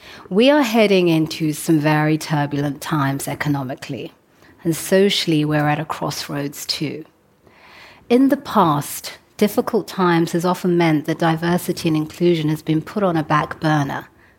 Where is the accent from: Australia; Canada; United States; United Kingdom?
United Kingdom; London; I grew up in London as the daughter of African immigrants, so I know what it feels like to disrupt the world the way it is and to break through. As a working class black woman